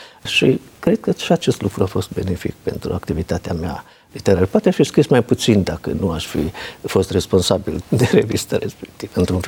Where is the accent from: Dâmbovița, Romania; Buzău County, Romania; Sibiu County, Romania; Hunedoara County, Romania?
Hunedoara County, Romania; Petroșani; moved away as an adult; am plecat din Petroșani abia la sfârșitul facultății, la repartiție.